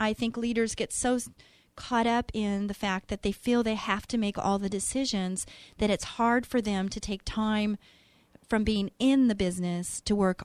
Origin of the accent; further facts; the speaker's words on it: Santa Ana, California, United States; born there; I was born in Santa Ana too, by the way.